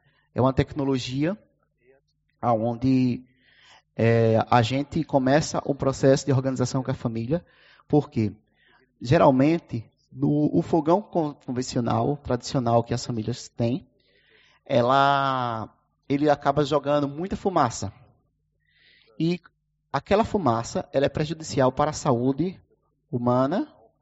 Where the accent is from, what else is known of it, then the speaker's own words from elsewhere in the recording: Alagoas, Brazil; lá no meu estado, que é Alagoas